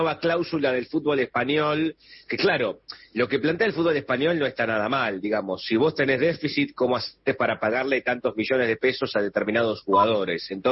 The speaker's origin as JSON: {"language": "Spanish", "town": "Ramos Mejía", "region": "Buenos Aires Province", "country": "Argentina", "said": "Morón aquí nomás. Yo soy de Ramos, le contamos a la querida audiencia."}